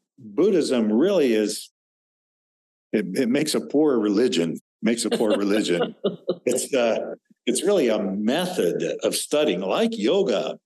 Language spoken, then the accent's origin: English; Wilmington, Delaware, United States; when I was a small child, growing up in Wilmington, Delaware in the 1950s